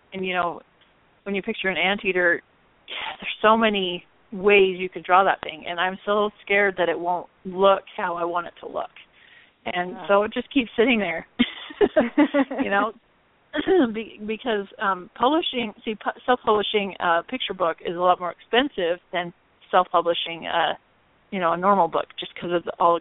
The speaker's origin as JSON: {"language": "English", "region": "Idaho", "country": "United States", "tie": "born or raised there", "said": "It was in a town close to my hometown in Idaho"}